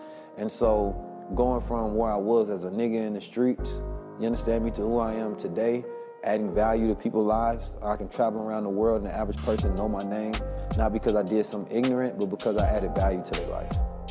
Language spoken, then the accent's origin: English; St. Louis, Missouri, United States; When I was younger, and … growing up in St. Louis